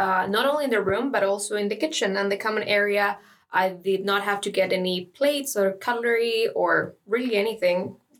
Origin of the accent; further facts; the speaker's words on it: Costa Rica; I come from Costa Rica and I'm studying the Mathematics Bachelor Program.